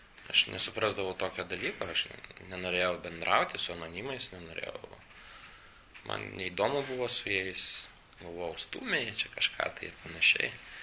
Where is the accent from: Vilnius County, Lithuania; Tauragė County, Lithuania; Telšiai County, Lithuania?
Vilnius County, Lithuania; Vilnius; Gimiau aš Vilniuje, tokioje posovietinėje šeimoje. Augau visą gyvenimą. Čia pragyvenau Vilniuje.